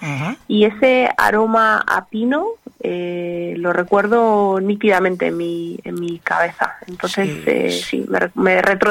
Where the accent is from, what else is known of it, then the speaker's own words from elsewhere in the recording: Burgos, Castile and León, Spain; born there; yo soy nacida en Burgos. Ajá. Y he estado todos los veranos de mi niñez en la zona de la Ribera del Duero.